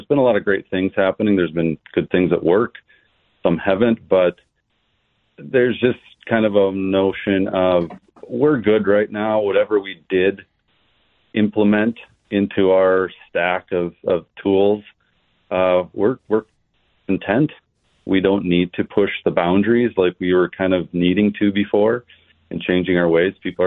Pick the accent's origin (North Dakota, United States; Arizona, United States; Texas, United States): North Dakota, United States; So I grew up in Central North Dakota, right south of Mattock, North Dakota.